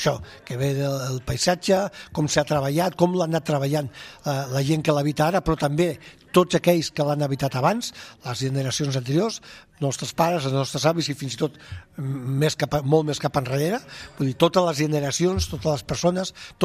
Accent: Catalonia, Spain; Però jo que soc de l'Empordà, que soc de la Costa Brava, sí que, per exemple, puc veure com el paisatge ha canviat

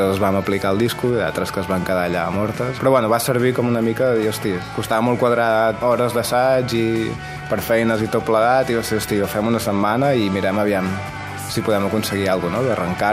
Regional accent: Manlleu, Catalonia, Spain; som de Manlleu, Plana de Vic, zona de boira

